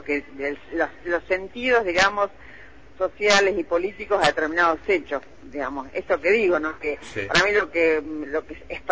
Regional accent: Argentina; nosotros como sociedad argentina tenemos, digamos, algo que hemos ganado como sociedad argentina

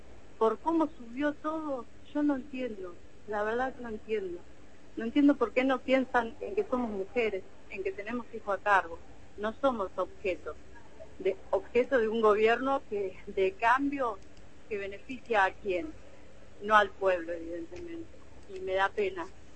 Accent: Argentina; yo siento hoy por hoy que la Argentina cambió tanto que ya no me siento argentina.

